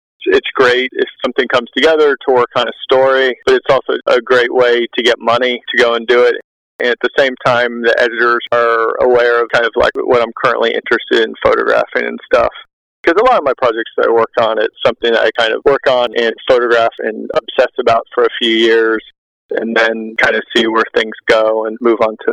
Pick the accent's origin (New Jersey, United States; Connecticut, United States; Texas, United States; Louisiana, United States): Texas, United States; Well, with growing up in Texas, both my sisters were cheerleaders.